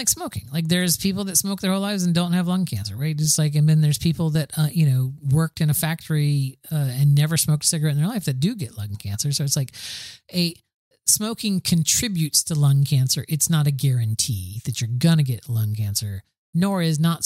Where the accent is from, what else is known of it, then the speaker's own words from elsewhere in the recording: the South, United States; I'm from the South. I experienced.